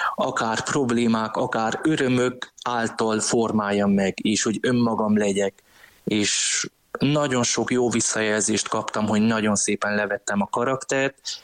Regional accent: Cluj-Napoca, Cluj County, Romania; itt vagyok én is, otthon Kolozsváron, az operában.

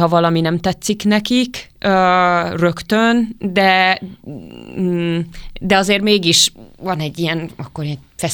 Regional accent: Hungary; úgy érzem, hogy kozmopolita lettem, viszont külföldön túl magyar vagyok, itthon meg túl nem magyar, tehát túl külföldi vagy, nem tudom.

